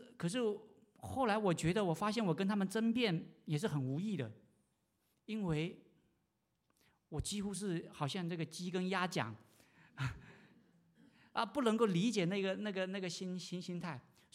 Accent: China; now in Rochester, United States; 因为我是大陆来的一个背景，又是传道人

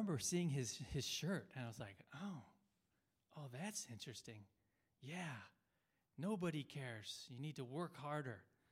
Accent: United States; And I'm an American, so many Americans like American football. We love to watch American football.

